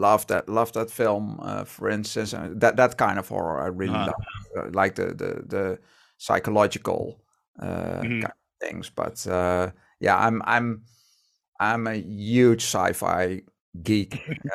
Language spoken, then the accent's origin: English; Eindhoven, North Brabant, Netherlands; That was the first year that we did Eindhoven, which is basically my hometown, kind of.